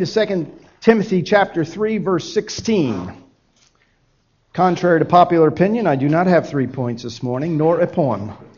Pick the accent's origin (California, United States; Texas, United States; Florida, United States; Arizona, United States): Florida, United States; Miami; Despite the fact that I grew up in Miami, I was never really drawn to the beach in a big way